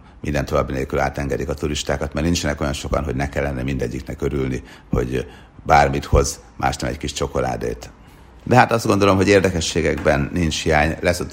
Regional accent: Sopron, Győr-Moson-Sopron, Hungary; én Sopronban nőttem fel, és minden reggel, amikor felébredtem a szobámból, a Schneeberget láttam, egy 4. emeleti panel tetejéről pont el lehetett látni a 60 kilométerrel lévő hóhegyig, Ausztriáig.

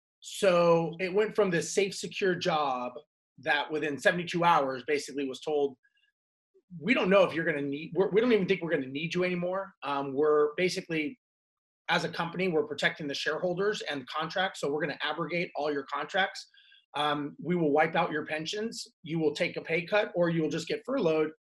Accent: Los Angeles, California, United States; I am an airline pilot, born and raised in Los Angeles, and wanted to always fly planes

